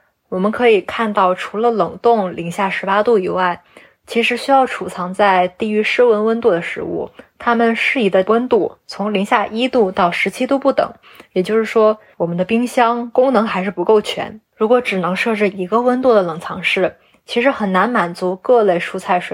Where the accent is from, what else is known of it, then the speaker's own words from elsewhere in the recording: Northeast China, China; now in Germany; 特别是我上个月回国，我家是东北的，在阔别了三年之久被东北的菜量吓到了。